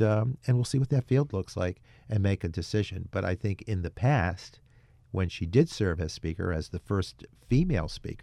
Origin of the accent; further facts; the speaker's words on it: Amsterdam, New York, United States; Amsterdam, my hometown, Saratoga, Schenectady, Watervliet, Mechanicville, you know, just a number of them, Troy, Rensselaer.